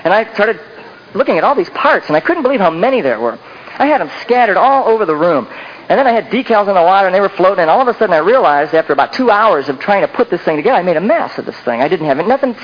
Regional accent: Akron, Ohio, United States; I grew up in Akron, Ohio, and I remember one day when it snowed intensely that I went out and shoveled snow.

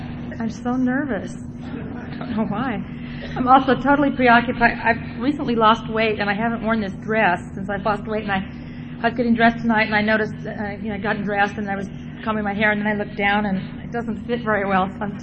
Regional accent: Newport Beach, California, United States; I grew up in Newport Beach, which was a small beach community, and mostly we drank beer because that's what we could buy.

